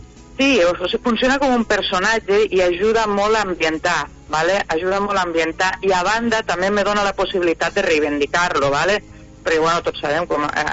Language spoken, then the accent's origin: Catalan; Camarles, Catalonia, Spain; Mira, jo mesclada, no?, que sóc de Camarles, los dos, no?